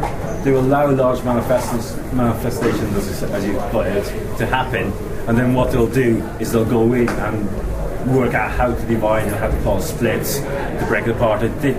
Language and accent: English; Northern Ireland, United Kingdom; I come from Northern Ireland, where, you know, we did pick up arms and fight.